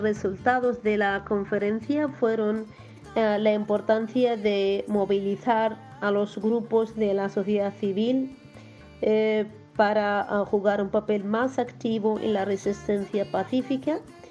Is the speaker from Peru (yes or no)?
no; Western Sahara; Estoy intentando apoyar y poner mi grano de arena para ayudar y luchar como cualquier saharaui que está luchando para conseguir la independencia del Sáhara